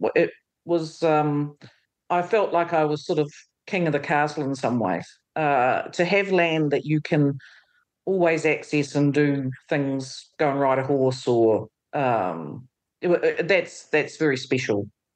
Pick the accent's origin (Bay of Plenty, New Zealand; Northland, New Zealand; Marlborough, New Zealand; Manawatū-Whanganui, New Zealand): Manawatū-Whanganui, New Zealand; Whanganui; And I'm like, you know, I'm from Whanganui. I mean, the highlight of a Saturday night in Whanganui in the 60s and 70s was going to the pie cart in the main street.